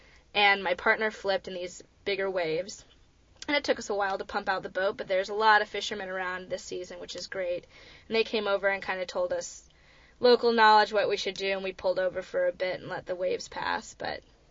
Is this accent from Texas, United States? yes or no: no; Florida, United States; And I'm from Florida, and I'm getting a sunburn here.